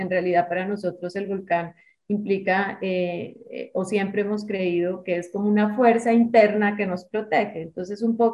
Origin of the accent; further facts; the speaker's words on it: Pasto, Nariño, Colombia; Yo, como les decía, soy pastusa